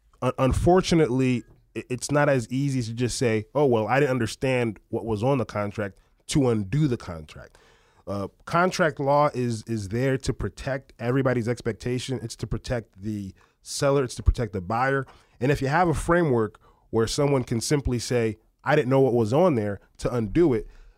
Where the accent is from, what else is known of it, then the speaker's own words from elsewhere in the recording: Haiti; also born or lived in United States; I spent time in Haiti, although I was born in the United States